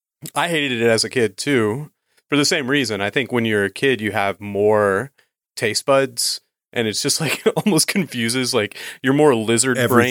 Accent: the South, United States; Like, I'm a chef from the South, and okra is a huge Southern ingredient

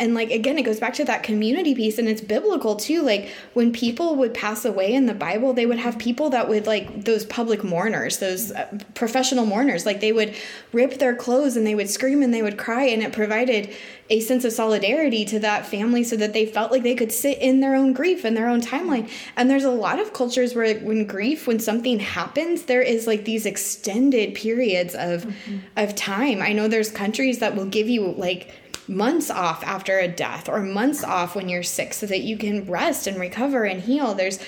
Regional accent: United States; growing up in America and in the church

